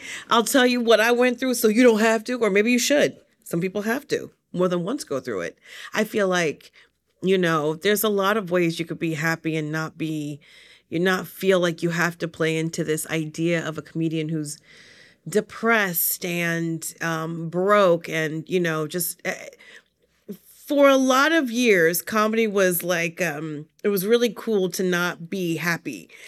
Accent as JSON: {"language": "English", "region": "New Jersey", "country": "United States", "said": "which I love because I'm from Jersey, right?"}